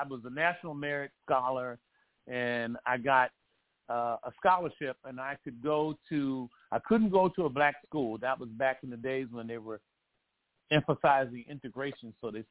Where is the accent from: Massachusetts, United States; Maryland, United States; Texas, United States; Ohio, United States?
Maryland, United States; Frederick; born there; No, I was born in Frederick, Maryland, which is